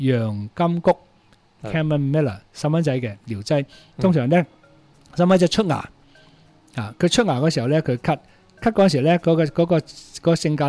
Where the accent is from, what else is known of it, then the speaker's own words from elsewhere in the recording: Hong Kong; 咁我哋香港人咧可能飽食啦